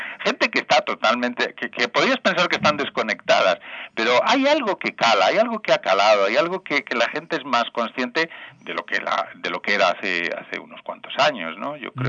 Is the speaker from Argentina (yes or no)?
no; Cuerva, Castilla-La Mancha, Spain; Hace poco di una conferencia en un pueblo de Toledo, en Cuerva, bueno, es en mi pueblo